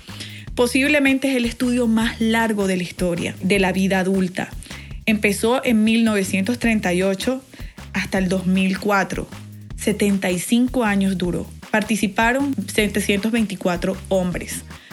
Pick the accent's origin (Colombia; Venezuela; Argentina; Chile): Colombia; Por más de una década ejercí mi profesión como odontóloga en una clínica muy prestigiosa en mi país